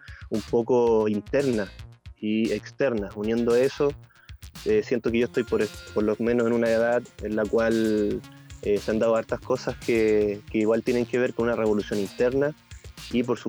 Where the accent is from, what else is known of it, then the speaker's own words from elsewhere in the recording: Concón, Valparaíso, Chile; Que es de la zona donde soy yo, de Concón, Viña, Valpo